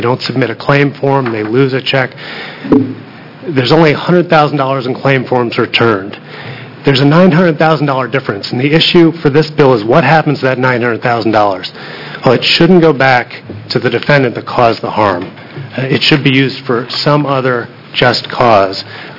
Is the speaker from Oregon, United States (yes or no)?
yes; Portland, Oregon, United States; I'm from Portland, Oregon.